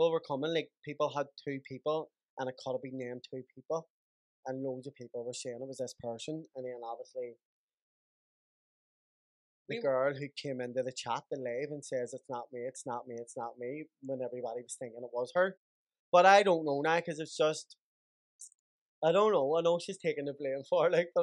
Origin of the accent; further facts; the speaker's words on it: Belfast, Northern Ireland, United Kingdom; I grew up down the Lower Falls, but my family's off in Divis. My granny and all lived in Divis. My daddy was born in Divis